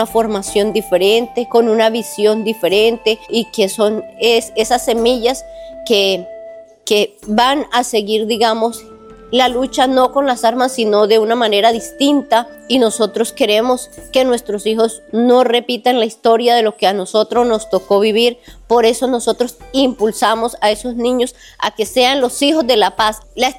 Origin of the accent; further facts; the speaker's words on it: Colombia; como somos todos los colombianos.